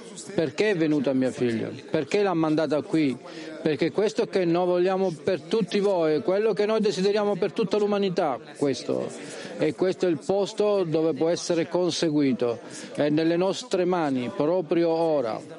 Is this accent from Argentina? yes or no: yes; Argentina; Italian is a second language; moved away; Io vengo dall'Argentina